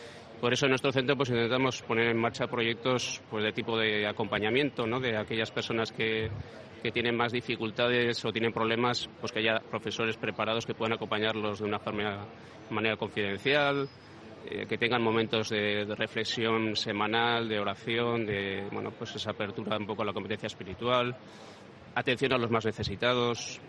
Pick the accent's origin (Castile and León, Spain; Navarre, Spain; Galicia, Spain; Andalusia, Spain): Navarre, Spain; Pamplona; now in Bilbao, Spain; Además, soy de fuera, soy de Pamplona, llevo años aquí